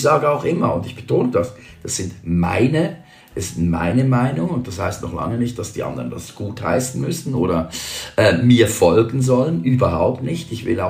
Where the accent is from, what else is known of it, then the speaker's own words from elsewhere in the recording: Switzerland; Ich bin natürlich als Schweizer, bin ich es gewohnt, mit mehr Parteien zu leben.